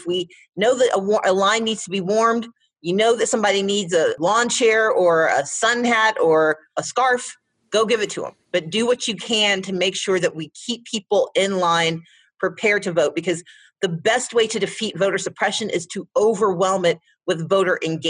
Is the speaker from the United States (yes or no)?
yes; the South, United States; Reflecting on the fact that I'm a Southerner. I'm a daughter of the South, and I look at the 4 years, but I put it in the context of my 46 years on this earth.